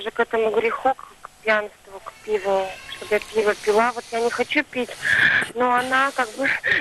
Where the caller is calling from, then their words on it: Yekaterinburg, Sverdlovsk Oblast, Russia; Я звоню из Екатеринбурга.